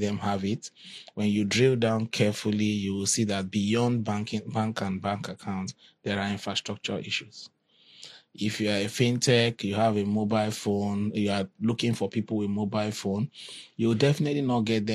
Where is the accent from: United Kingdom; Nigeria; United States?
Nigeria; Kaduna, Kaduna State; I was born in Kaduna. I lived over 24 years there. Started my career in Kano and Katsina down to Abuja. So it's been a journey around the north.